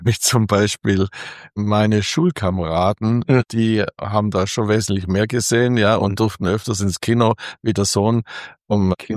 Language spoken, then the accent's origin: German; Biberach, Baden-Württemberg, Germany; Und eingeschult wurde ich 1950 in Biberach. Also da war ich 7 Jahre alt.